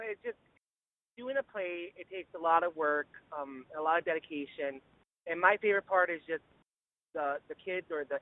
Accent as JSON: {"language": "English", "town": "Greenbush", "region": "Minnesota", "country": "United States", "lives_now": "Thief River Falls, United States", "said": "I'm originally from Greenbush, and I taught at GMR for 6 years, and then now I teach at New Fulden. I teach third grade there, and I live in Thief River right now."}